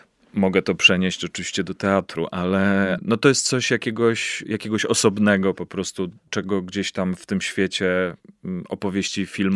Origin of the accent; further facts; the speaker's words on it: Kielce, Świętokrzyskie Voivodeship, Poland; Tak, urodziłem się w Kielcach i wychowywałem się w Kielcach